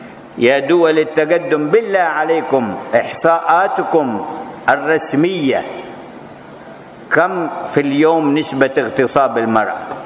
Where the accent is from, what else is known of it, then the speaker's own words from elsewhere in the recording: Hadhramaut, Yemen; عرفنا المرأة في تعيش عندنا في حضرموت عاملة مالكة لما تملكه